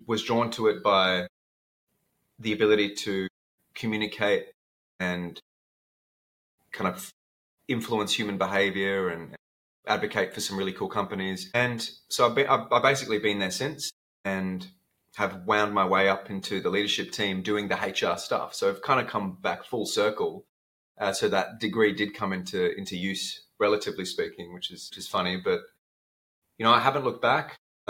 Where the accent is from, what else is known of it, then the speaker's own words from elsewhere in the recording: Sydney, New South Wales, Australia; born there; now in Adelaide, Australia; So I was born in Sydney on the East Coast, and now I live in Adelaide. So I moved a bit all over the place with the military back in the day and settled in Adelaide because I met my partner here, and we've been here for 5 years now.